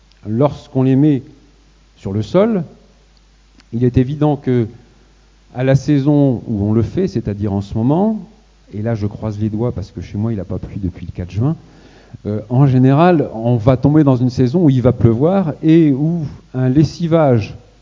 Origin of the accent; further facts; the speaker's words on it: Centre-Val de Loire, France; je suis originaire de Beauce, alors ça je ne vous l'ai pas dit, mais je suis originaire de Beauce